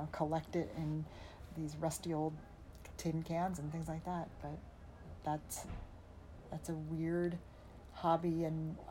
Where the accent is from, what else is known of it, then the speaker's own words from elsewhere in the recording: Minnesota, United States; now in Salt Lake City, United States; I moved to Salt Lake City from Minnesota, where I grew up and went to college.